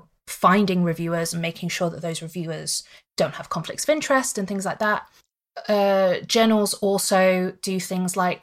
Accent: the north of England, United Kingdom; accent: northern; My very northern accent is really PLOS.

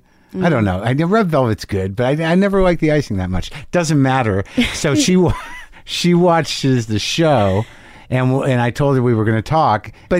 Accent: New Mexico, United States; I grew up in New Mexico. I was always very much, Latinos were very much part of my life, all my life growing up.

